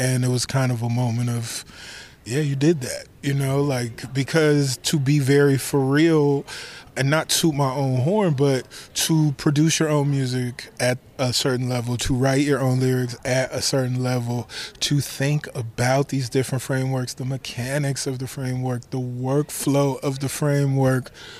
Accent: Chicago, Illinois, United States; Because as a Chicagoan, you'll see a newspaper dispenser for a newspaper that's not there anymore.

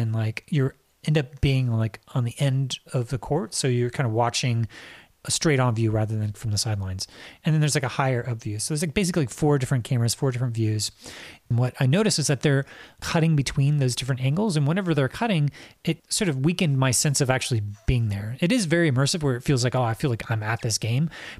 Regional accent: Indianapolis, Indiana, United States; and I'm from Indianapolis and I'm a huge Pacers fan

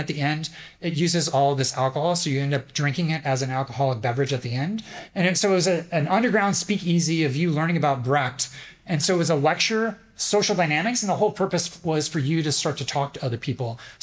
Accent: Indiana, United States; I'm from Indiana, so I'm a Pacers fan.

